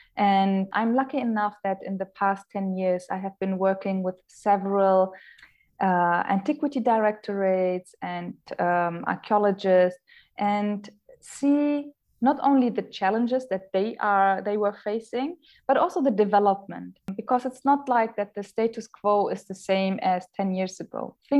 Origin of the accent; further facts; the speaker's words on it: Germany; also born or lived in Erbil, Iraq; now in Iraq; I was born in Erbil. I was 6 or 7 when we left to Germany. So my whole education is actually based in Germany.